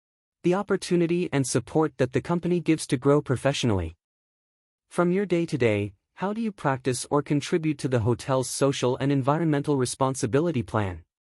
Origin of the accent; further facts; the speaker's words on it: Chihuahua, Mexico; I'm from Chihuahua.